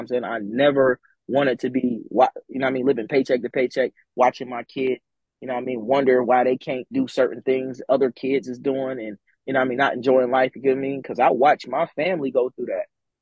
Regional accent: Buffalo, New York, United States; now in Atlanta, United States; Atlanta is like, just growing up in Buffalo in poverty in the hood and not being able to enjoy the finer things in life.

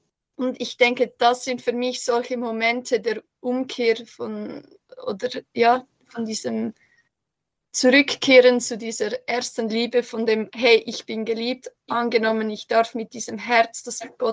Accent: Zug, Switzerland; Ich komme aus dem Kanton Zug, bin 23 Jahre alt, die älteste von 7 Kindern

